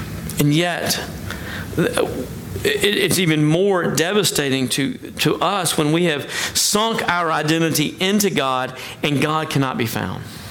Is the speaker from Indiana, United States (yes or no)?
no; Tennessee, United States; I know that because I'm from Tennessee, right?